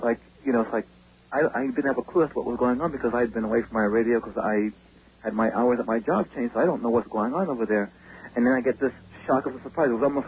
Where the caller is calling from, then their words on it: New York, United States; I'm a resident from Long Island.